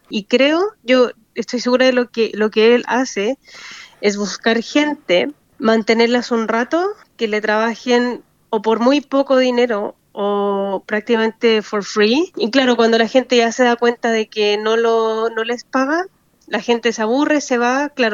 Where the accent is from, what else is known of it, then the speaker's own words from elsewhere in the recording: Chile; yo soy de Chile